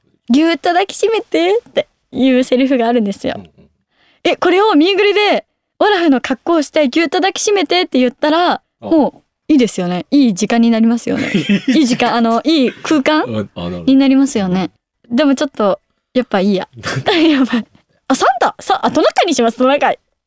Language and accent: Japanese; Aichi, Japan; 私愛知県出身なので愛知県関連のキャッチフレーズにしようと思って